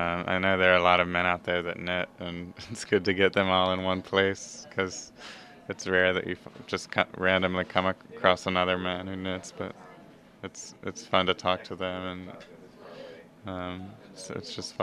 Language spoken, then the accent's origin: English; Virginia, United States; I'm from Virginia originally.